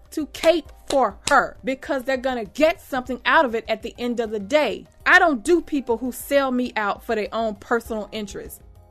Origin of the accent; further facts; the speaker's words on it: the South, United States; I'm from the South, honey, so sometimes I got to say it like that.